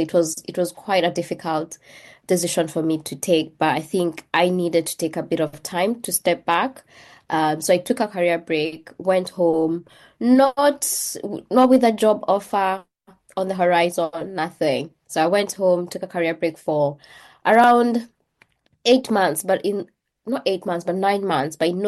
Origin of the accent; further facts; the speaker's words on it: Nairobi, Kenya; also born or lived in Kitui; I'm Kenyan born, Kenyan raised. I grew up in Kenya. Actually, I grew up in Kitui for the first 7 years of my life, and then we moved with my family to the heart of Kenya, Nairobi, the capital city. I went to the schools in Nairobi